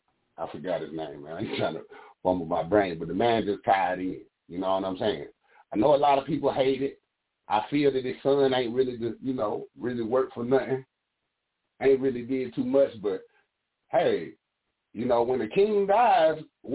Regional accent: Charlotte, North Carolina, United States; Nah, I'm from Charlotte, my brother.

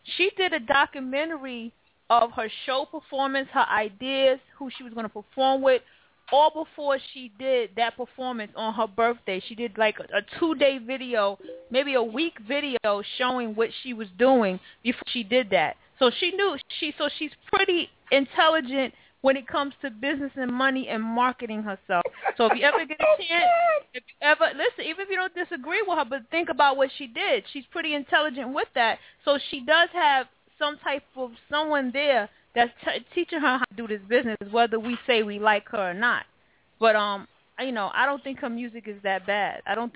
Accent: the South, United States; don't get me wrong, I'm from the South, and I rep the South to my heart.

